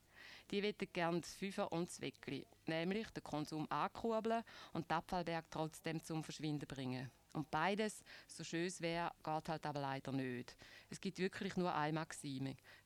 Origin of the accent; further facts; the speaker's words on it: Switzerland; Und im Zurückbringen sind wir Schweizer wirklich einsame Spitze.